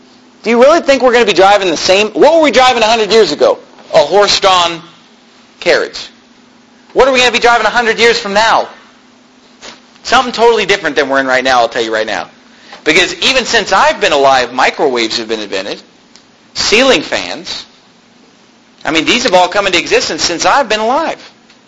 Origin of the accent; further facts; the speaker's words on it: United States; because I'm this American who just loves to waste